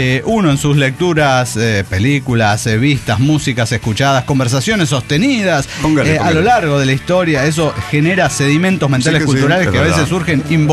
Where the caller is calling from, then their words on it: León, Guanajuato, Mexico; de León, Guanajuato.